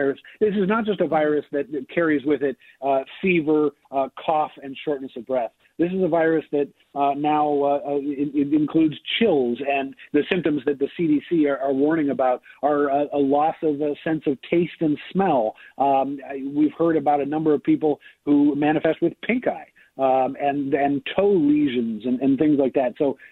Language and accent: English; Seattle, Washington, United States; the first phases started in cities like New York and Seattle, my hometown of Seattle